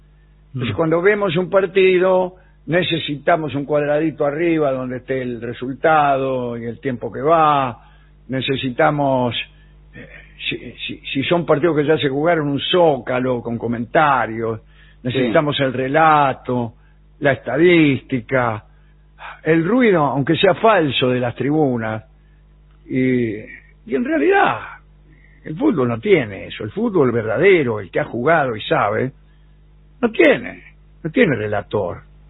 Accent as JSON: {"language": "Spanish", "region": "Neuquén", "country": "Argentina", "said": "de Neuquén. Les cuento que aquí, en mi provincia, hay barrios donde los carteles de las calles llevan nombres de artistas argentinos."}